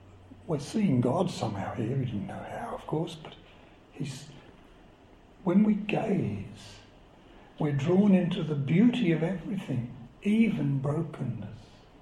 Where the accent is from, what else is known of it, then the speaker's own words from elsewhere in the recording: Australia; I'm an Australian Catholic, but that's what it's trying to say.